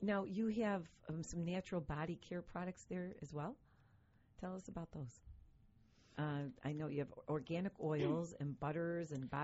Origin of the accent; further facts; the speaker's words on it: North Tonawanda, New York, United States; I grew up in North Tonawanda. I went to school at North Tonawanda Senior High.